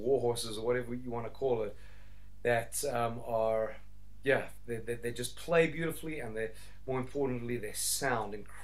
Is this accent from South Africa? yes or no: yes; South Africa; I mean, I grew up here in South Africa